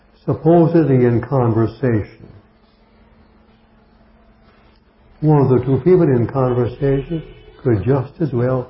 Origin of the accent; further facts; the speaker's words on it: United States; He was from Germany. I was from the States. My German is not so good.